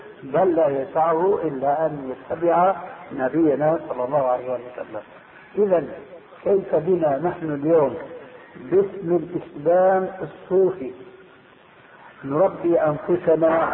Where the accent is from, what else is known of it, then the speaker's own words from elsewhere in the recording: Syria; تلقفها بعض العامة عندنا في سوريا